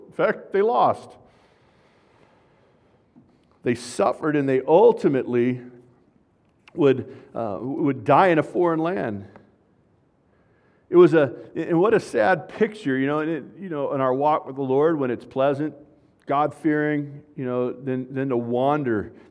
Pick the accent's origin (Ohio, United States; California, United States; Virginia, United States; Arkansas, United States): California, United States; Glendora; You know, I grew up in Glendora, California. The cops were tough.